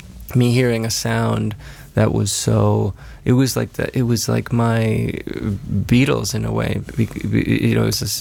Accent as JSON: {"language": "English", "town": "Caracas", "region": "Capital District", "country": "Venezuela", "tie": "born or raised there", "said": "Well, I grew up in Venezuela, in Caracas, Venezuela"}